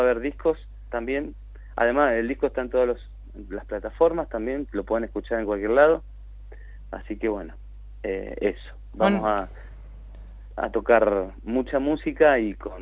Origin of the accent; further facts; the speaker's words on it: Bariloche, Río Negro, Argentina; moved away as an adult; Yo soy de Bariloche y vine en el 2002, post-crisis.